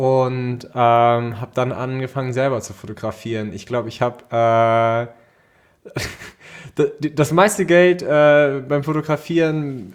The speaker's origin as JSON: {"language": "German", "town": "Wiesbaden", "region": "Hesse", "country": "Germany", "said": "Ich komme aus Wiesbaden"}